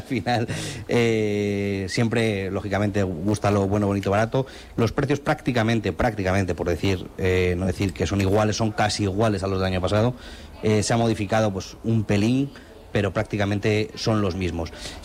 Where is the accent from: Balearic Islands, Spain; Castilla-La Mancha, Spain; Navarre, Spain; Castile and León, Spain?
Castilla-La Mancha, Spain; Guadalajara; Yo, por ejemplo, soy de Guadalajara